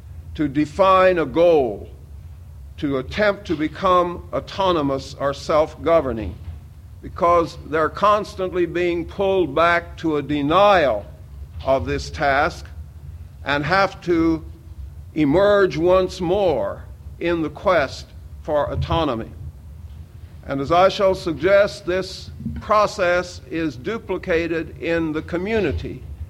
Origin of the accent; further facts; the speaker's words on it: Missouri, United States; also born or lived in Oklahoma; I grew up in Missouri and Oklahoma in a physician's household